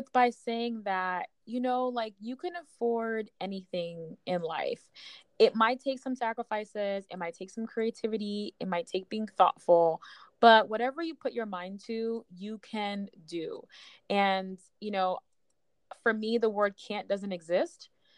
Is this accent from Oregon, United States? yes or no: no; New York, United States; And I'm from New York, so New York to Chicago is not that far.